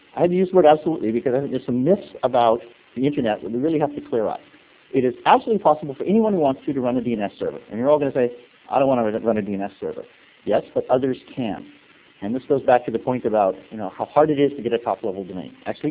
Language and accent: English; United States; now in Canada; Having lived in Canada for a while, I'm actually originally American, but I've lived in Canada for quite some time. So because I'm now Canadian